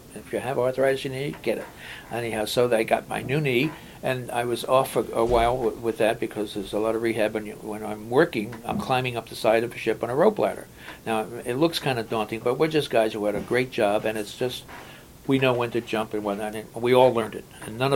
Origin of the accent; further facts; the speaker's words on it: Brooklyn, New York, United States; now in Maine, United States; I live in Maine. It's wonderful. I'm a kid from Brooklyn